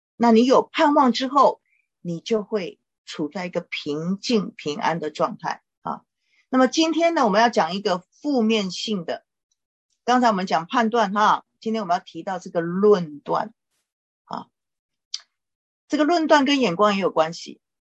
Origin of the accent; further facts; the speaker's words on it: China; 就像我们中国人说天哪 啊呼天唤地啊。